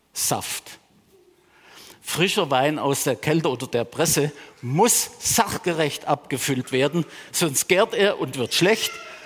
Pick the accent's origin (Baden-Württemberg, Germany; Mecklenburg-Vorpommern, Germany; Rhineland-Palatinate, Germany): Baden-Württemberg, Germany; In meiner Heimatgemeinde, dort im Dorf am Rande des Schwarzwaldes